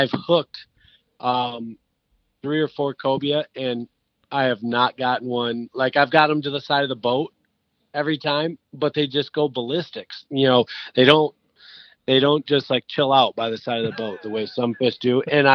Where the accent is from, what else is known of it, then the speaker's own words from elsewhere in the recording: Michigan, United States; We grew up on Millhouse Bayou, a little bayou that feeds into the Grand River, which is Michigan's biggest river.